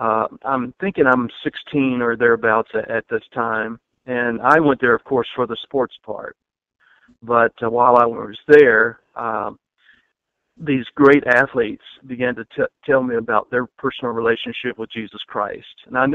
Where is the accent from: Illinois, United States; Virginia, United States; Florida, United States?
Virginia, United States; Roanoke; I grew up in Virginia, in a town of about 100,000 people or so, Roanoke, Virginia, not very far from Blacksburg.